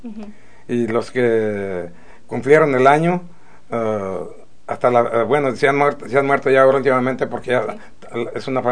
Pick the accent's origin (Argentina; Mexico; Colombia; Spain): Mexico; Zapotlanejo, Jalisco; moved away as an adult; now in United States; Yo nací en Zapotlanejo, Jalisco, México. Y nací el primero de mayo de 1927. Y estuve un poco de tiempo en México